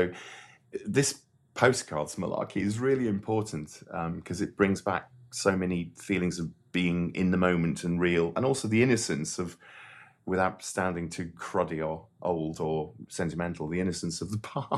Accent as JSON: {"language": "English", "town": "Llandudno", "region": "Wales", "country": "United Kingdom", "tie": "born or raised there", "said": "I hope it was my father, because I grew up in Llandudno."}